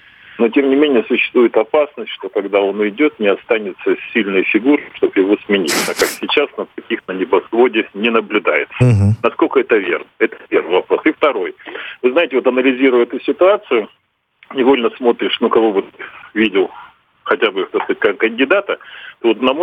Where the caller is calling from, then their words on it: Saint Petersburg, Russia; город Санкт-Петербург.